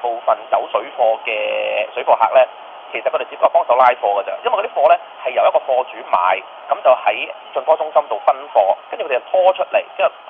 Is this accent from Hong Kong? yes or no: yes; Hong Kong; 其实我们香港人自己都要想想，是为什么自己去破坏自己的地方呢